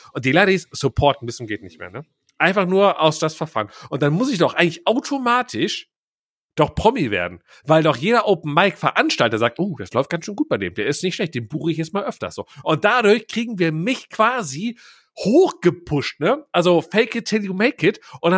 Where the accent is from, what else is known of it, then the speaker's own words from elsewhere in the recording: Schiefbahn, North Rhine-Westphalia, Germany; born there; Schiefbahn ist ja mein Geburtsort